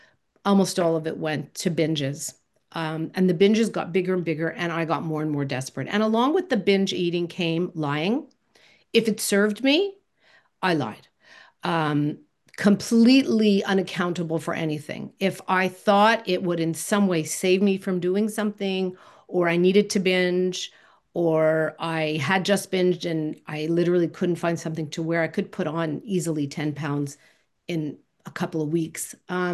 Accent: Montreal, Quebec, Canada; now in Toronto, Canada; I worked at a community center in downtown Toronto when I first arrived here. I'm originally from Montreal.

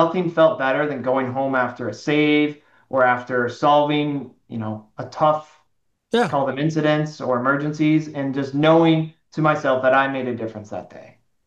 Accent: Syracuse, New York, United States; now in Pittsfield, United States; I'm originally from New York. Specifically, I grew up around Syracuse.

